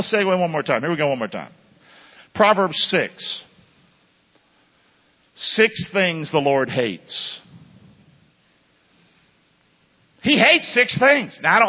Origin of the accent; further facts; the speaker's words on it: the South, United States; Growing up in the South, country boy, all that kind of stuff.